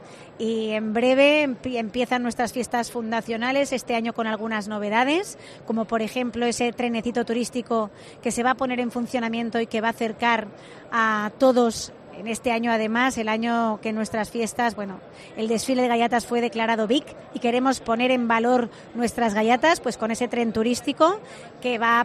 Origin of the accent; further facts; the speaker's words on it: Castellón, Valencian Community, Spain; que somos de Castellón y tenemos que contar las bondades de nuestra tierra